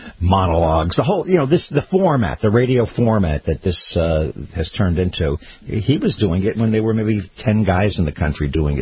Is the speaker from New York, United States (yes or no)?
yes; New York, United States; I grew up in New York listening to WINS, the top 40 station, with Alan Freed playing people like